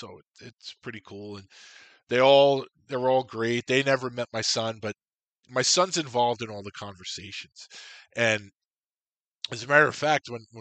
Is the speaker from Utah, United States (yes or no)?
no; New York, United States; For myself, growing up in New York, spending time in Philadelphia, it was always around major league teams.